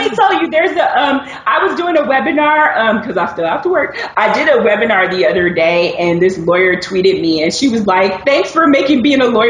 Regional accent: Detroit, Michigan, United States; I have to choose my hometown because it made me Detroit.

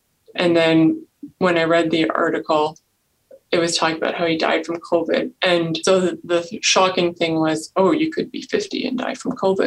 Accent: Kitchener, Ontario, Canada; I'm from Kitchener and married with some stepchildren.

